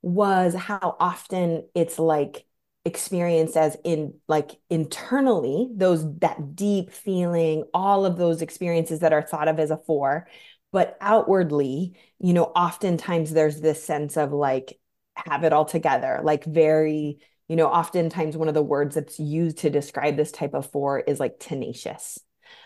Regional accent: Astoria, Oregon, United States; now in Grand Rapids, United States; where I grew up was Astoria, Oregon, literally right next to the Pacific Ocean

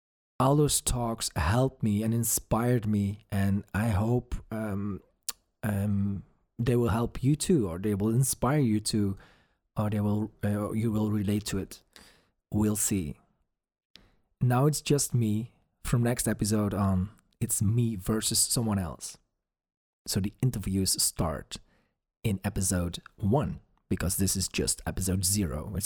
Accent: Belgium; English is a second language; I'm from Belgium. English is not my native tongue, as you might hear.

